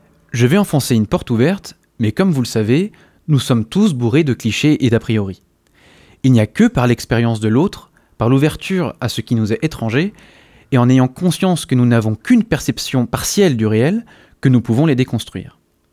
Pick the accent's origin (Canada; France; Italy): Italy; Comme j'ai déjà pu le dire à notre antenne, je suis italien.